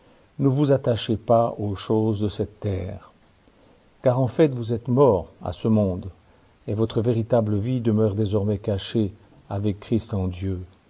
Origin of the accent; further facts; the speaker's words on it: Switzerland; Je suis suisse